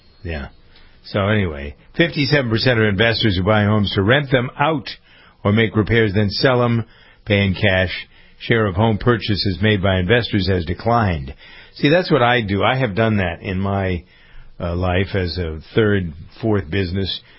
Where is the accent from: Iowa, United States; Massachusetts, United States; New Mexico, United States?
Massachusetts, United States; Framingham; Where I am here in my hometown of Framingham, the real estate market is crazy.